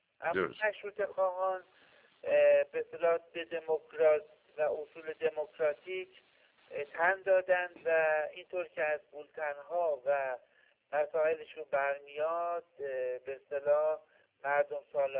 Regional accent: Iran; من هم به عنوان یک ایرانی امیدوارم که روزی به این نتیجه برسیم که باید همبستگی ملی ایجاد شود.

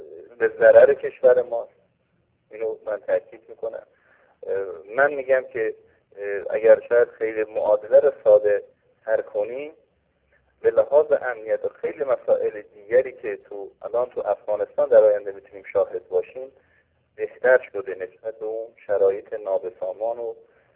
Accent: Iran; چون معمولا چون ما ایرانی هستیم مصادره میکنیم مسائل رو به پیرامون خودمون

